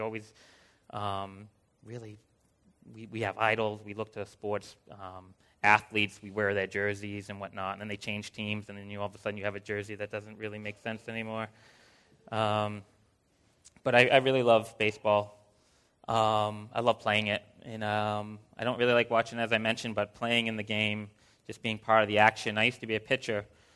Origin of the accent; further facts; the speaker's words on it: Lynn, Massachusetts, United States; I was born and raised in Lynn. I was actually born in Lynn Hospital, actually, too, so I spent a lot of time in Lynn.